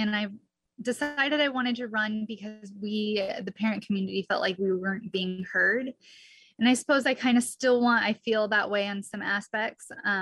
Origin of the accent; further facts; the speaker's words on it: Ketchikan, Alaska, United States; I grew up in Ketchikan. I went through elementary, middle school, and high school through here.